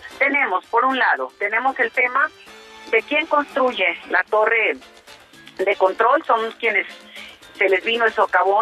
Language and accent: Spanish; Mexico; lo que tenemos que empezarnos a cuestionar como mexicanos es